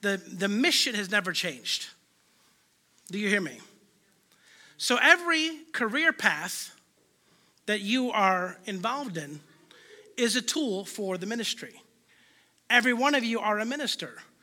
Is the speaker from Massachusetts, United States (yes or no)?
no; Chicago, Illinois, United States; we're from Illinois, we're from Chicago